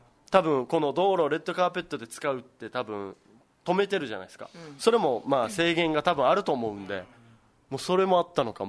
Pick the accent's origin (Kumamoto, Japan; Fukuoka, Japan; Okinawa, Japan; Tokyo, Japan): Okinawa, Japan; そうずっと生まれ育ちもこっちだ。だからもう毎回この説明ですよ。